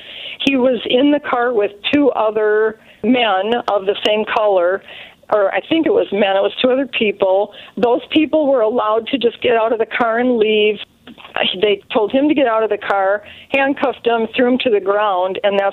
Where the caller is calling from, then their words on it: St. Michael, Minnesota, United States; Hi, I'm calling from Minnesota with more clarification of the brutal murder of Mr. Floyd.